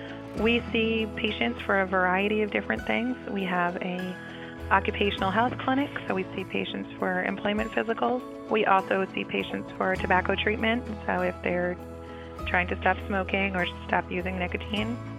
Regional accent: New York, United States; now in Nags Head, United States; I grew up right outside Manhattan, so a much bigger community, and I always was drawn to smaller beach communities.

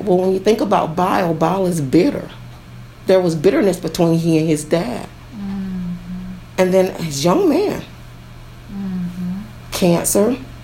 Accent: Greene County, United States; And because I'm from Greene County, it's an honor to be able to give it back to the community.

